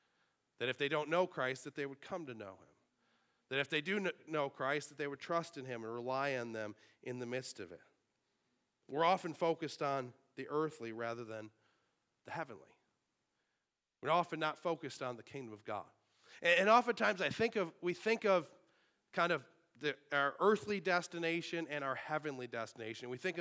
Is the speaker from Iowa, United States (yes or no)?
no; Sanborn, New York, United States; in downtown Niagara Falls, not in Sanborn.